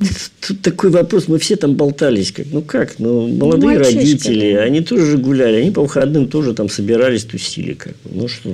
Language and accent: Russian; Saint Petersburg, Russia; moved away as an adult; now in London, United Kingdom; мы тогда из Питера 90-х приехали в Лондон